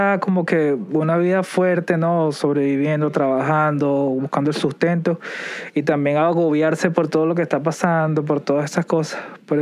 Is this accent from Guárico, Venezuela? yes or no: no; Caracas, Capital District, Venezuela; Uno creciendo allá en Caracas es más fácil ajustarse aquí, pues, pienso yo.